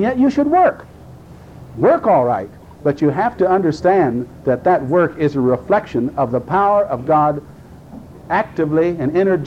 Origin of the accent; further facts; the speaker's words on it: United States; But that's my privilege as an American.